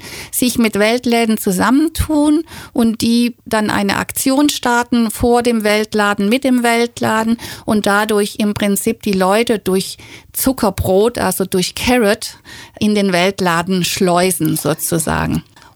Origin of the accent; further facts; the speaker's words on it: Rhineland-Palatinate, Germany; also born or lived in South America / United States / Canada; da war ich Abiturientin in meiner Heimatstadt in der Pfalz